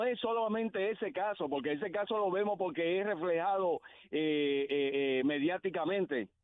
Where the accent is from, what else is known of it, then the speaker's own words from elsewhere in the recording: Bayamón, Puerto Rico; Yo me crié en Cantera, La Margarita, uh-huh, yo estudié en Cervantes, Bayamón.